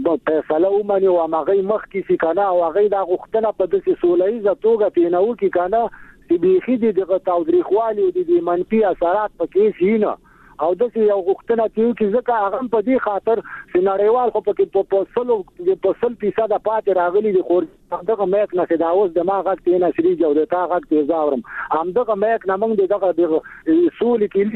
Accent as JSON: {"language": "Pashto", "country": "Afghanistan", "said": "زه یو افغان یم"}